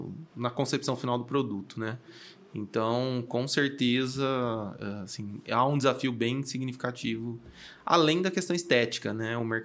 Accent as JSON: {"language": "Portuguese", "town": "Porto Ferreira", "region": "São Paulo", "country": "Brazil", "said": "E eu sou de Porto Ferreira. Porto Ferreira é a capital da cerâmica."}